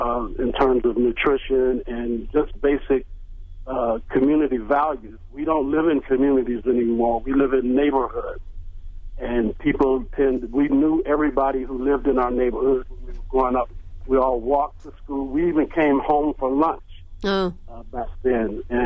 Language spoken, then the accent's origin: English; Milwaukee, Wisconsin, United States; now in Madison, United States; I grew up in Milwaukee in the 53206 zip code. My mom was a widow with five children and bought a house on 14th and Keefe Avenue in 1960. So I grew up in that neighborhood until I was 17, 18 and left home.